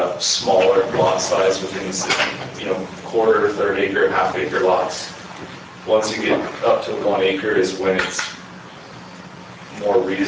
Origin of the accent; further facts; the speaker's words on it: Utah, United States; I am a developer from Utah County